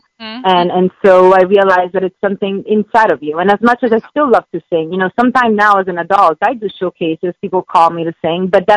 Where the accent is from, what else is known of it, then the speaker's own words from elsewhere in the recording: Rome, Lazio, Italy; moved away as an adult; also born or lived in London; now in United States; I was born in London, but, you know, my parents moved to Italy. So I ended up, I was raised in Rome most of my life.